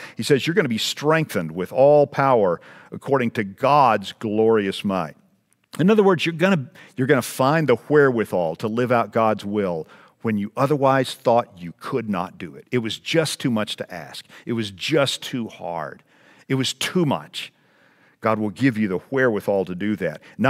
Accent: Texas, United States; About the only other thing that grows above the ground where I grew up in West Texas is cactus.

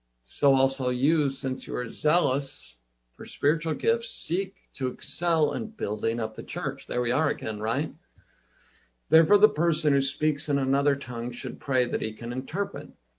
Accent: Salem, Oregon, United States; I grew up in Salem, Oregon, and they'd be working in a pile of plants.

